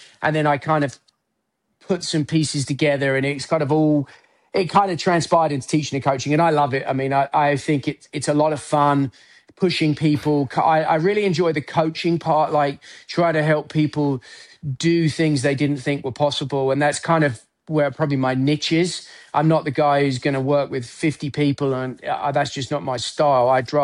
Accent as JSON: {"language": "English", "region": "England", "country": "United Kingdom", "tie": "born or raised there", "moved": "as an adult", "lives_now": "United States", "said": "I grew up in England. I came to America on a scholarship because my aspiration was to play the European Tour."}